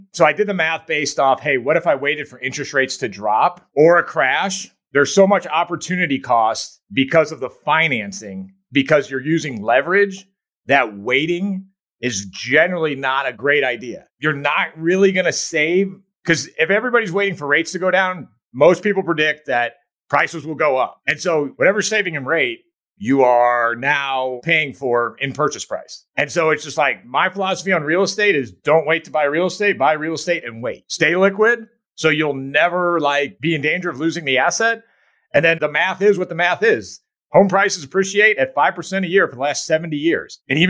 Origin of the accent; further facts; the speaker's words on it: United States; And that's a great thing about being American. Like, we are the most creative